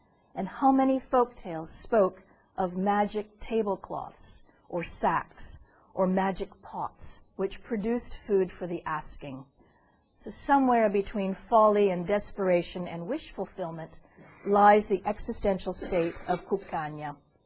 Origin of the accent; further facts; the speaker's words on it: Toronto, Ontario, Canada; As a child of post-World War II Italian peasants growing up in Toronto, Canada